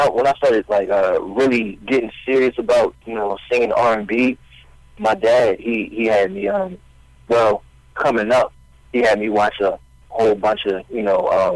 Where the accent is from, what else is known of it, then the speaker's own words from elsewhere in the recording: New Jersey, United States; All right, well, I'm actually from Jersey. A lot of all of my family, they're out there.